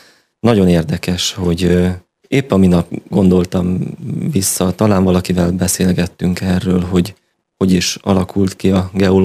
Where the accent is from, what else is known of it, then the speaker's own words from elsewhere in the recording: Tatabánya, Komárom-Esztergom, Hungary; egyetlen középiskola volt akkor az országban, Tatabányán, ott, ahol születtem is, és azt gondolom, hogy ott Tatabányán nem nehéz valakinek geológusnak elindulni.